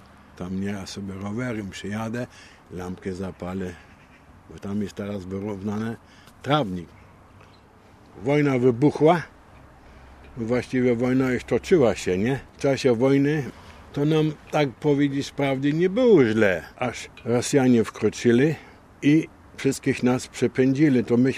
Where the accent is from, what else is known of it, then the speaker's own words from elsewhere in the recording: Gdańsk, Pomeranian Voivodeship, Poland; born there; Urodziłem się w Gdańsku Wrzeszczu w 1936 roku.